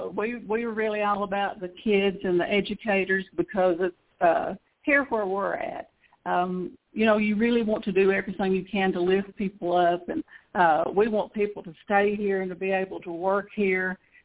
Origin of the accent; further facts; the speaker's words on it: Hyden, Kentucky, United States; now in Hazard, United States; We had fireworks in my hometown of Hyden on Friday night, and then fireworks here in Hazard on Saturday night.